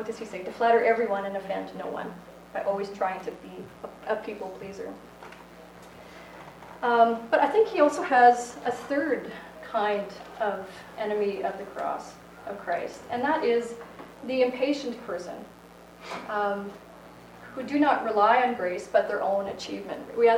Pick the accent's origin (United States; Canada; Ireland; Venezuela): Canada; As a Canadian